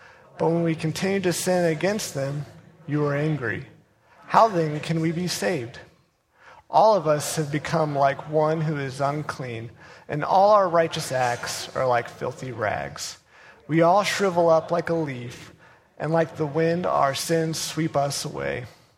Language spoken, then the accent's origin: English; Ohio, United States; You know, I was up in Ohio. I'm from Ohio, and so Scarlet and Gray, you know, woo!